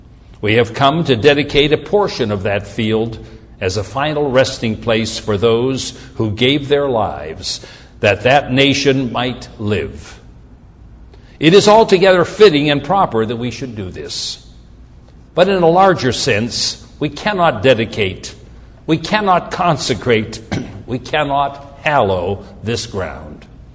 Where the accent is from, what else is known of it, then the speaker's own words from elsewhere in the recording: Pennsylvania, United States; traveled to a little town in my home state called Gettysburg.